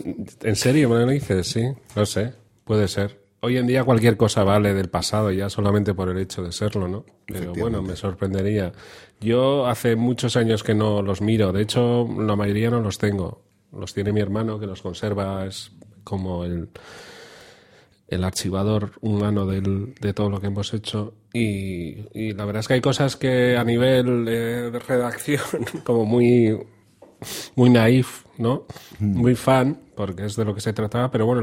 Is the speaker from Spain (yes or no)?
yes; Santurce, Basque Country, Spain; Lo que sí que había un videoclub en la época en donde yo crecí, en Santurce, que cogíamos películas un poco a voleo, ¿no?